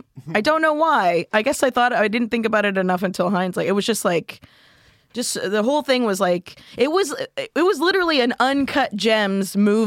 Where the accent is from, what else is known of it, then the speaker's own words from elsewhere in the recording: Florida, United States; I'm originally from Florida, and then I just kind of moved. I moved around a lot.